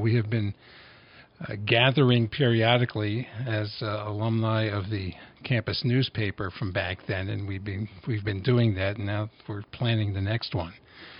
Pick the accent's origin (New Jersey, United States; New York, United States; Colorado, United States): New Jersey, United States; I am from the Garden State originally.